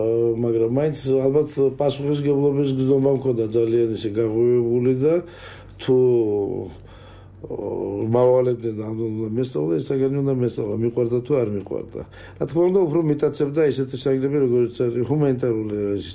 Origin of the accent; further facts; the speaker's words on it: Tbilisi, Georgia; დავიბადე და ცხოვრობდი სოლოვაკში, დავითაშვილის ქუჩაზე, უბრალოდ მივდებარე ქუჩაზე, კოჯრის ქუჩაზე.